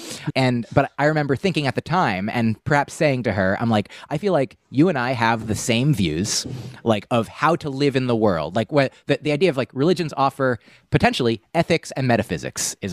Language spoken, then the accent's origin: English; United States; I was raised by parents who ate meat. We grew up in the United States, which mostly eats meat.